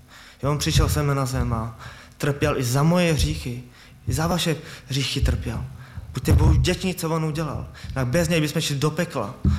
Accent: Liberec, Liberec Region, Czechia; jsem z Liberce

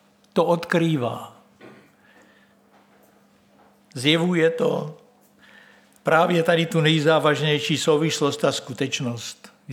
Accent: Brno, South Moravian Region, Czechia; Já jsem z Brna a hotovo.

